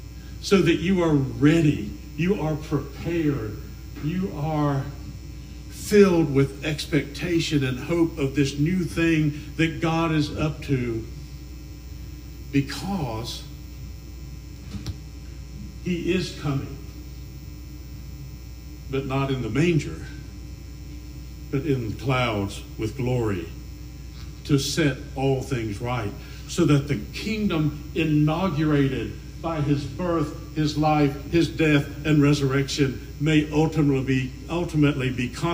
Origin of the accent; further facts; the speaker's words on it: the South, United States; I'm a Southerner. I can't help it. NASCAR, yay.